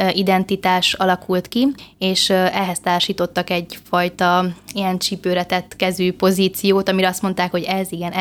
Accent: Kiskunhalas, Bács-Kiskun, Hungary; Én már Halason születtem, és azóta is Halason élünk.

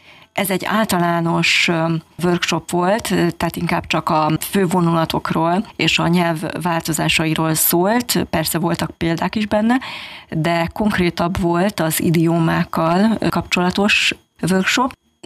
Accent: Hungary; Dán, olasz, spanyol, görög, szlovák, német, lengyel, myanmari, japán, osztrák és jó magam egyetlen magyarként.

